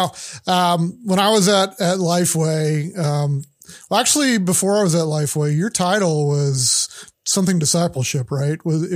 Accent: Texas, United States; now as a Texan, what I talked about is I've been on Maui for the last 6 months

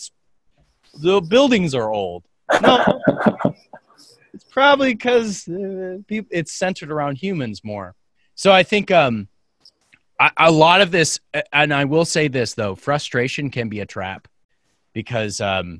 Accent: Sioux Falls, South Dakota, United States; Mostly because I had spent 10 years prior coming back to my hometown of Sioux Falls, traveling the world, exploring, studying all sorts of how we build cities.

